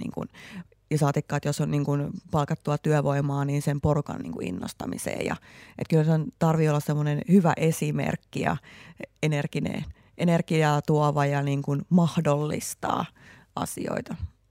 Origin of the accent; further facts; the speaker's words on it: Lahti, Päijänne Tavastia, Finland; Enkä mä millään tapaa tuollakaan häpeästä, että me ollaan Lahdesta.